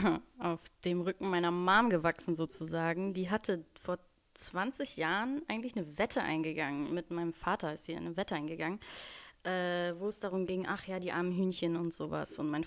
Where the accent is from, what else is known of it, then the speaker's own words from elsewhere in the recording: Bonn, North Rhine-Westphalia, Germany; moved away as an adult; ich komme ursprünglich aus Bonn. Ich bin dann mit 20, also vor 10 Jahren, auf eine 5-jährige Weltreise losgestartet.